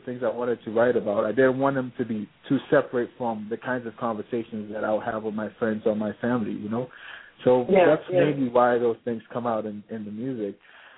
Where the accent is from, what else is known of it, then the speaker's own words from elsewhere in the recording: Accra, Greater Accra, Ghana; I mean, I grew up in Accra. I grew up in Ghana where, you know, it's a very communal and a very political society.